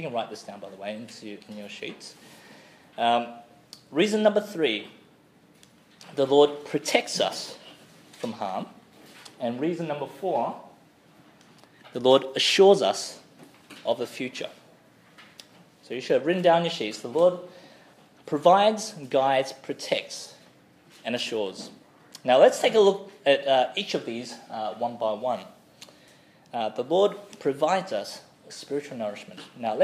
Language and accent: English; New Zealand; I'm actually from New Zealand. I actually grew up in New Zealand. My family moved there when I was 2 years old.